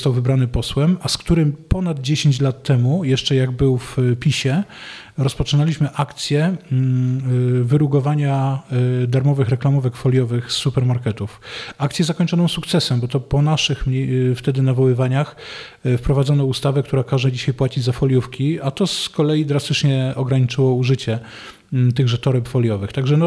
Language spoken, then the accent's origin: Polish; Silesian Voivodeship, Poland; now in Warsaw, Poland; ja jestem stąd, ja jestem z tego regionu, to w moim sercu województwo śląskie zostanie na zawsze.